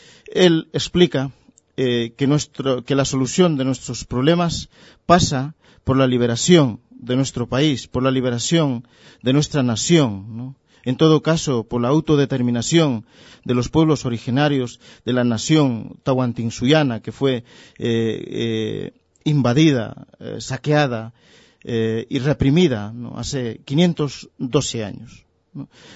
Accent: Peru; moved away as an adult; now in Spain; Yo soy exiliado, tengo el estatuto de exiliado aún aquí en el Estado español, y me tuve que exiliar en los inicios de la dictadura de Fujimori, porque para entonces era dirigente indígena, dirigente campesino en mi país, ¿no?

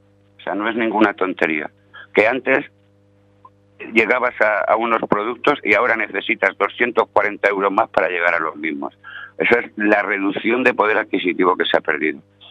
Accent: Valencia, Valencian Community, Spain; yo soy de Valencia

